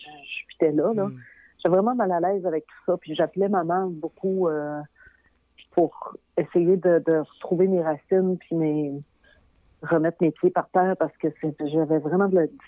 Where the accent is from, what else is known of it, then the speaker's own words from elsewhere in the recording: Matane, Quebec, Canada; Tu sais, je venais de Matane, c'était très difficile pour moi d'accepter puis de me sentir à l'aise dans cette situation-là.